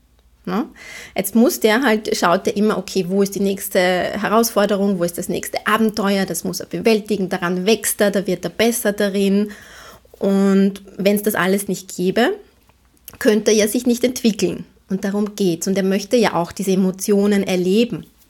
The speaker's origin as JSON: {"language": "German", "region": "Vienna", "country": "Austria", "said": "der passt ja gar nicht zu mir als Wienerin"}